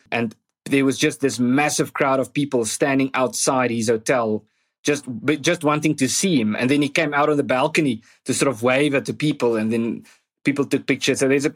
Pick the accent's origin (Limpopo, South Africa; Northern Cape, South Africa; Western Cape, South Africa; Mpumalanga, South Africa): Limpopo, South Africa; Zanin; I grew up in Zanin, in the Limpopo province, which is, you could say, an agricultural town.